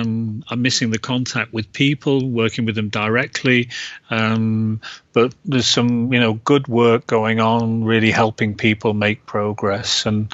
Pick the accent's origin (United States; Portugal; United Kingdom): United Kingdom; England; now in Germany; I'm an Englishman, right?